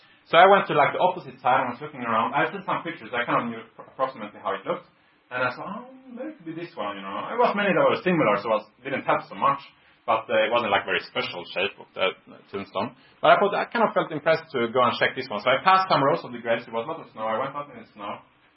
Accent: Florida, United States; because we came from Florida, so we didn't really have snow tires.

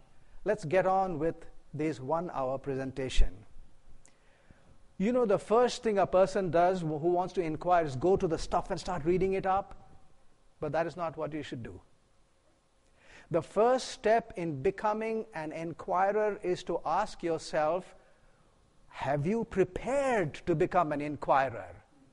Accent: India

